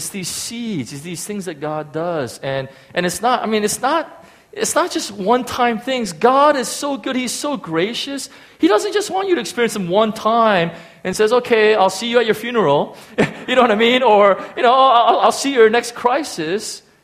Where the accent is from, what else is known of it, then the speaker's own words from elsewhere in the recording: United States; I'm American, so I just do two times. So, you know, I still some Korean in me, but, you know, more American.